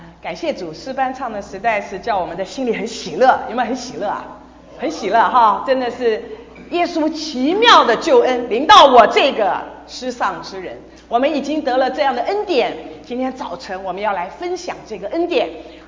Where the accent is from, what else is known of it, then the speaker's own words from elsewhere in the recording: Taiwan; 我从台湾，我在台湾出生长大的，我们的巷子从街头走到街尾就是住家而已哦。